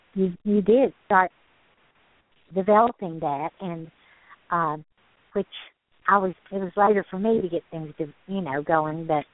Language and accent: English; Kingsport, Tennessee, United States; Up in East Tennessee, my hometown, Kingsport.